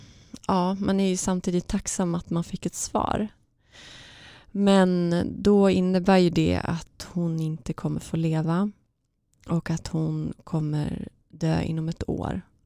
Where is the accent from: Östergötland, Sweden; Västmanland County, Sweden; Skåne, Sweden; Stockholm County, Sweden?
Västmanland County, Sweden; Västerås; Ja, och sen fick vi flytta från Uppsala till Västerås där vi är ifrån